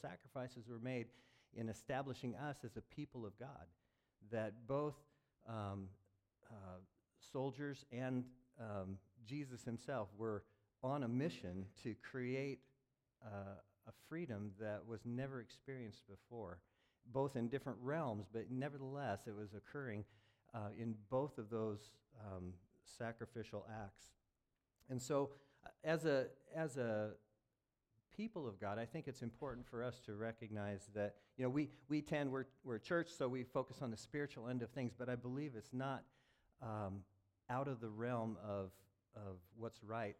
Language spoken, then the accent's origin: English; United States; I think as a people, as an American people, and as we're dual citizens